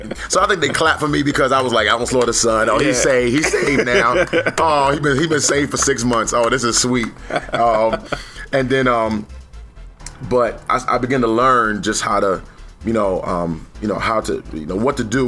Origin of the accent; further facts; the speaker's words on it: New York, United States; I'm from New York.